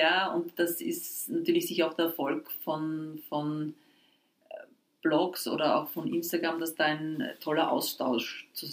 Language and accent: German; Austria; bei uns in Österreich.